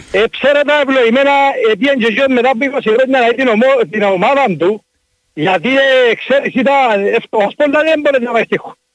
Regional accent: Kaimakli, Nicosia District, Cyprus; Είμαι που το Γαϊμακλίνε

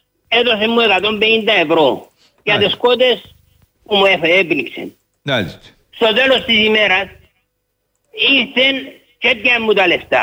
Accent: Arakapas, Limassol District, Cyprus; είμαι από τον Αρακαπάν.

